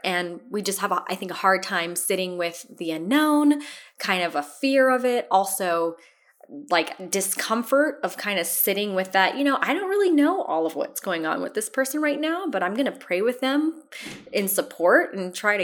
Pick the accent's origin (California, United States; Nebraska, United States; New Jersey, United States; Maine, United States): California, United States; Los Angeles; I'm a West Coast girl. I was born and raised in Los Angeles, Los Angeles native